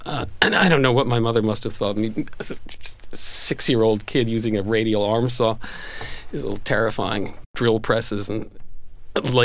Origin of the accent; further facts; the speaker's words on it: Tavern Island, Connecticut, United States; also born or lived in Richfield; No, I was born in Richfield, but I was actually moved from there when I was about 4. We moved to an island off the coast of Connecticut in Long Island Sound, just half a mile offshore.